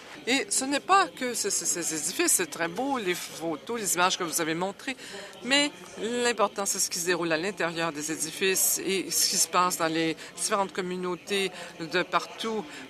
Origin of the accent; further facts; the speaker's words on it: British Columbia, Canada; Et vous savez que les élections provinciales, ça s'est déroulé récemment chez nous en Colombie-Britannique.